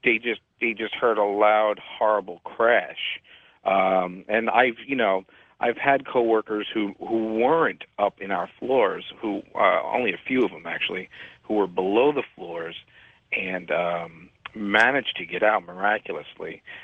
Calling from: New Jersey, United States; I'm calling from New Jersey.

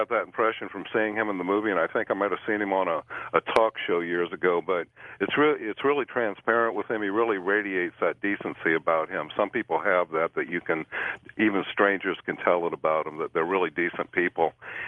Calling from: Florence, Oregon, United States; I'm calling from Florence, Oregon.

